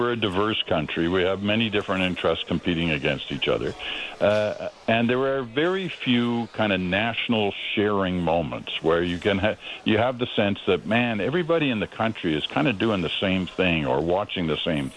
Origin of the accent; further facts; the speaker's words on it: Canada; at a time when you expected as a Canadian in a difficult night that people are going to kind of reach out